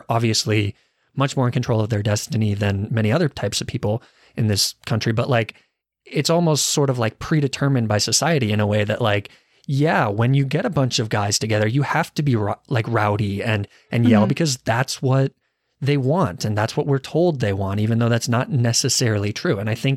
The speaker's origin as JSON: {"language": "English", "region": "Arizona", "country": "United States", "said": "And I mean, I guess I'm from Arizona, so it probably wasn't much better."}